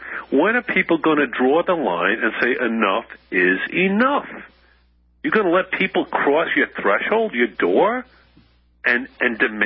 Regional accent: New York City, New York, United States; Born and raised in the Bronx, New York

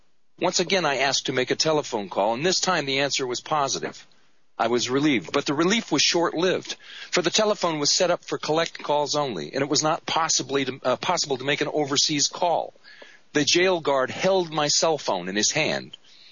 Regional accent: United States; my question to us as an American people, to us that we've allowed this to happen, is what has this country become?

